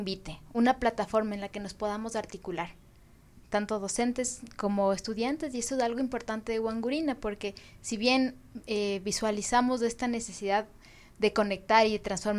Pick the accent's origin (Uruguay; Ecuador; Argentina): Ecuador; Ibarra, Imbabura; soy de Ibarra y estoy súper contenta de estar acá